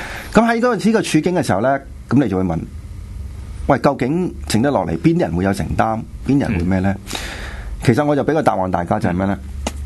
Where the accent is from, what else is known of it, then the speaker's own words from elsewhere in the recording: Hong Kong; 就系因为我哋系香港人。